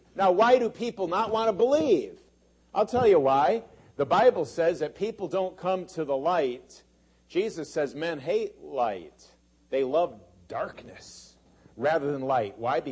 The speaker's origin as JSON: {"language": "English", "region": "Connecticut", "country": "United States", "said": "I went up to my home state of Connecticut."}